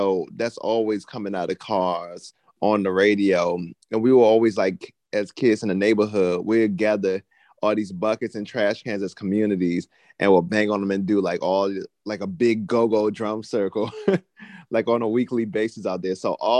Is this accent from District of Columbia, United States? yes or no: yes; Washington, District of Columbia, United States; I'm from Washington, D.C., Washingtonian from the Southeast